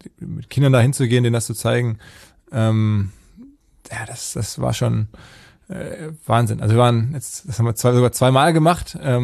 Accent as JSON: {"language": "German", "region": "North Rhine-Westphalia", "country": "Germany", "lives_now": "Hamburg, Germany", "said": "Ich bin ja aus dem Ruhrgebiet"}